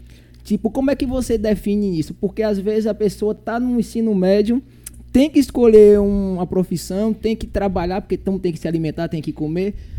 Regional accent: Bahia, Brazil; é porque nós somos aqui da Bahia. Isso, é. Pouco digo... perto de Salvador, como já falei anteriormente.

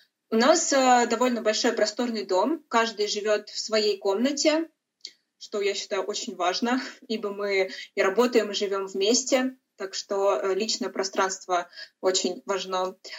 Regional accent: Russia; now in Riga, Latvia; И сейчас я волонтерю в Риге, в Латвии. Мы живем в большом доме. Мы — это три волонтера из моей организации. Я из России

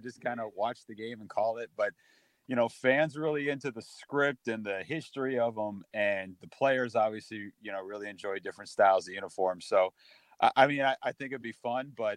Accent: Massachusetts, United States; I mean, I grew up in Western Massachusetts, you know, refuse to lose in the mid 90s was the slogan in these parts.

